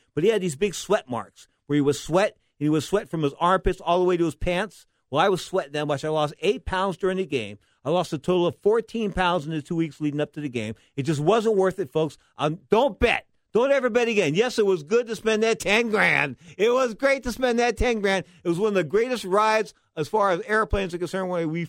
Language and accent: English; San Francisco, California, United States; born there; I was born here in San Francisco